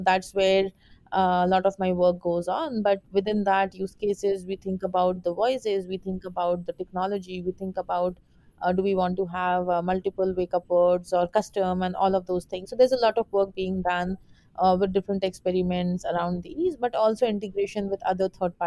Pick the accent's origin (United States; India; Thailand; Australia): India; accent: Indian; English is a second language; So it's pretty much the natural accent, which is Indian, right?